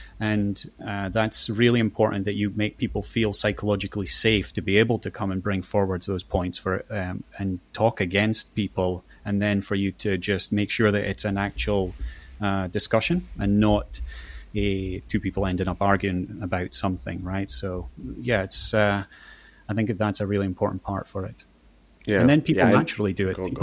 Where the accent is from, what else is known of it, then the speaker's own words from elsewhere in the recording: Scotland, United Kingdom; being Scottish, it's pretty easy for me to go and be quite pointed about what's up